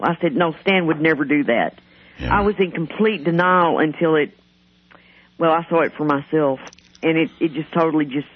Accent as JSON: {"language": "English", "town": "Odessa", "region": "Texas", "country": "United States", "moved": "as an adult", "lives_now": "Liberty County, United States", "said": "I'm originally from West Texas, and I moved here in 1996. I had a lot of problems in Odessa."}